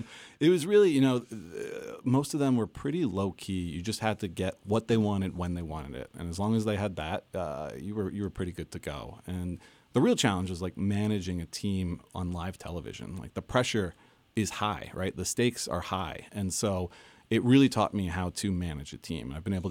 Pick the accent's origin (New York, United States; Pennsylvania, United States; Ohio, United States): Pennsylvania, United States; So my family's from the Lehigh Valley. My mom and dad grew up here. I grew up in the Poconos.